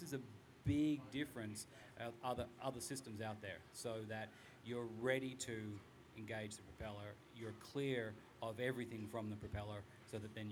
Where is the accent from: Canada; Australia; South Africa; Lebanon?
Australia; now in United States; Well, you can tell I'm from Australia